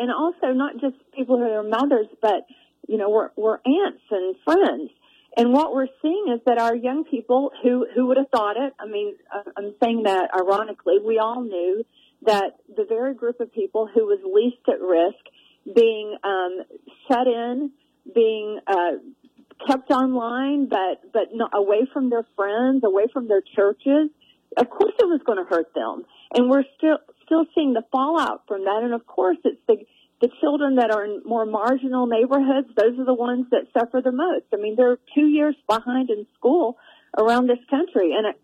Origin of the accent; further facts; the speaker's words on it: Appalachia, United States; You know, I grew up in Appalachia. I'm a preacher's kid from Appalachia, and I grew up in a family that sometimes we had to put groceries back if we didn't have enough money to pay for it.